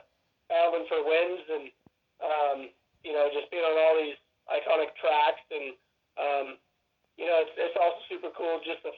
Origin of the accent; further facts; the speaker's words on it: Washington, United States; I come from Washington State, where the racing isn't quite how it is out here.